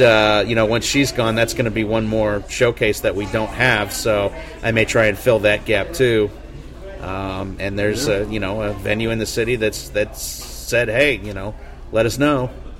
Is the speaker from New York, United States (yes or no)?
no; Jefferson City, Missouri, United States; because I grew up in Jefferson City